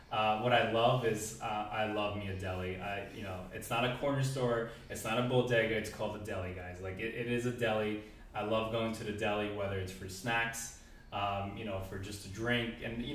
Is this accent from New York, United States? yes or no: yes; Brooklyn, New York, United States; Pizza wise, I think obviously Roberta's, but I come from Brooklyn, so L&B Spumoni Gardens would have to take that slot as number one.